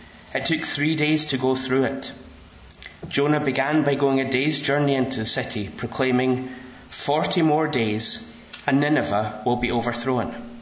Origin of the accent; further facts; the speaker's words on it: Glasgow, Scotland, United Kingdom; now in Edinburgh, United Kingdom; I'm one of the members at Bruntsfield Evangelical Church. I grew up in Glasgow, going to Greenview, and I'm an architect, came to Edinburgh as a student, and about 20 years ago